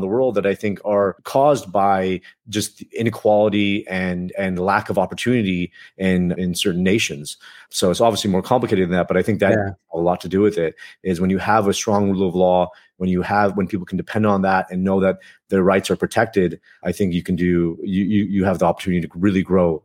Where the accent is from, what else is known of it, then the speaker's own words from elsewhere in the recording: Chicago, Illinois, United States; born there; I was born in Chicago. So we went to a studio in Chicago